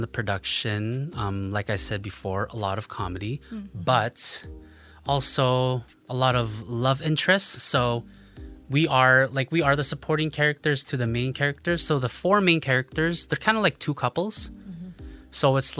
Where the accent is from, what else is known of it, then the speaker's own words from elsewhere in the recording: Winnipeg, Manitoba, Canada; also born or lived in Vancouver; now in Ottawa, Canada; Winnipeg, but I was from Vancouver prior to moving to Ottawa.